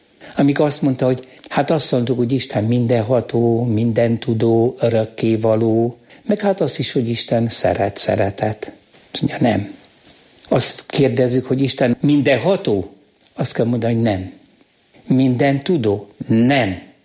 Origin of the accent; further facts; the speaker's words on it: Hungary; nem, én magyar vagyok. Magyar!